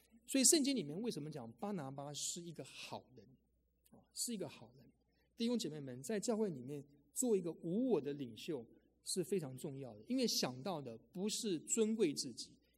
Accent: Taiwan; 那像弟兄我是从台湾来的

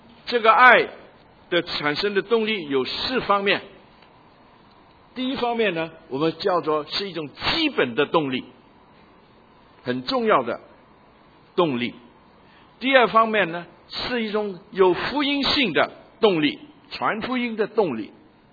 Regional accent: Guangdong, China; 就是我们广东人呢，常常就把别人当作鬼，只有是广东人才是人

